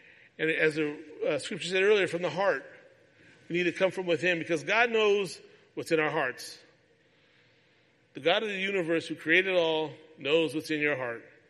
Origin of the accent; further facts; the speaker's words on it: California, United States; I'm from California. I learned how to drive in California.